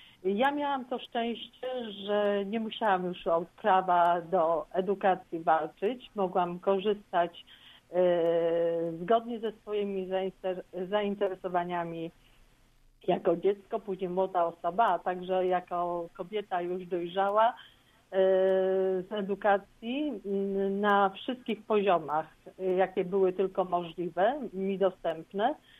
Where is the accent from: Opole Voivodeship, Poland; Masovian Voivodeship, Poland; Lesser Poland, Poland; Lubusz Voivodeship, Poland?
Lubusz Voivodeship, Poland; Zielona Góra; born there; miałam to szczęście, że się urodziłam w Polsce, w Zielonej Górze, miałam wspaniałych rodziców